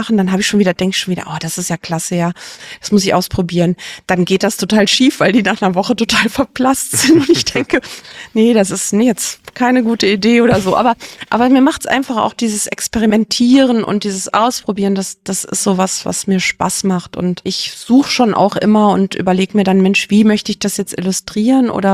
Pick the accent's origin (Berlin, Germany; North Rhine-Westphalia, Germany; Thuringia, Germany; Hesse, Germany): Hesse, Germany; Giessen; born or raised there